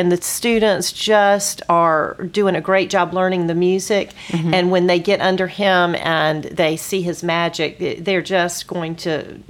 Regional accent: Florida, United States; I grew up in Florida until I went to college.

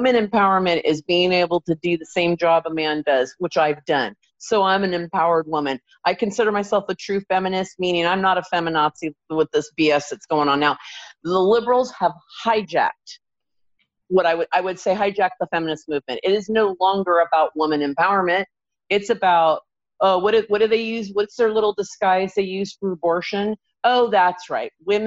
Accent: United States; I'm a patriot. I'm an American.

